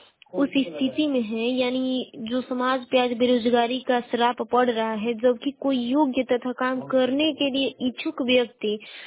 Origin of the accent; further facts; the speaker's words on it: Ballia, Uttar Pradesh, India; और मैं बलिया जिले की निवासी हूँ।